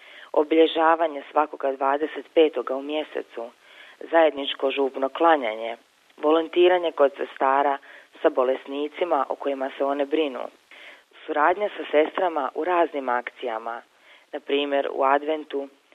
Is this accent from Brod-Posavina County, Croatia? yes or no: yes; Slavonski Brod, Brod-Posavina County, Croatia; Dolazim iz Štadlerova grada. Njegov rodni grad je i moj rodni grad. I ponosna sam zbog toga. Kakve li radosti kada prolazim svojim gradom i vidim trg Josipa Štadlera i bistu koju mu je grad Slavonski Brod poklonio.